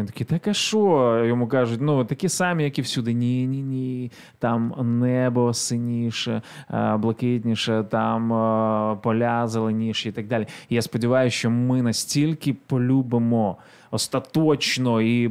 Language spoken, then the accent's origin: Ukrainian; Ivankiv, Kyiv Oblast, Ukraine; Іванків з першого, мій рідний Іванків, з 1 квітня вже не окупований